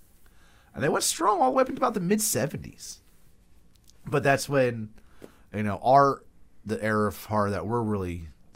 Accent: United States; Because growing up in America, I grew up seeing the Bela Lugosi stuff

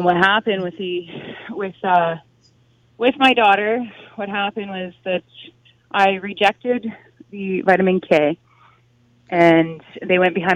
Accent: Fort St. John, British Columbia, Canada; I'm from Northern BC in Canada. It's a town called Fort St. John. It's about 27,000 people.

